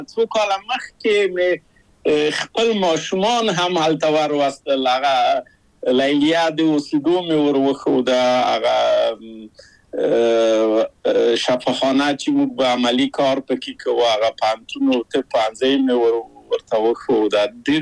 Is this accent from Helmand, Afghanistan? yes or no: no; Kabul, Afghanistan; moved away as an adult; now in Czechoslovakia; او زه له کابل په یو دولتي بورس چکسلواکیا ته راغلم